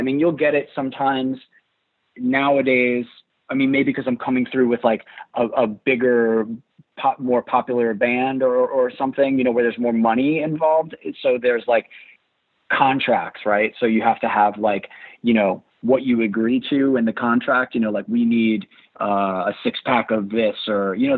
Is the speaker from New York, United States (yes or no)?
yes; Rockaway Beach, New York, United States; I mean, I grew up in Rockaway Beach for the most part.